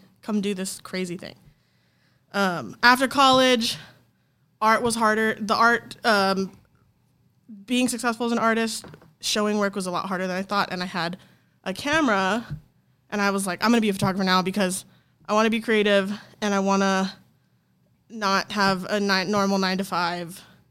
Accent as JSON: {"language": "English", "region": "Hawaii", "country": "United States", "tie": "born or raised there", "also_born_or_lived": "Portland", "moved": "as an adult", "lives_now": "Los Angeles, United States", "said": "I'm going to say that. I grew up in Hawaii, went to art school in Portland, currently live in L.A."}